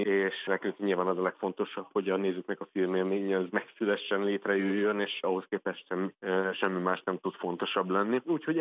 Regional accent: Hungary; itt nagyon sokan vagyunk Magyarországon, akik nem csak a hollywoodi tömeg animációkon nőttünk föl, hanem nagyon sok saját élményünk van.

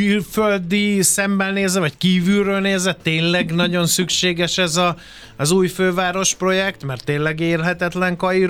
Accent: Egypt; Mert félig, meddig igen. Egyiptomi vagyok, nem?

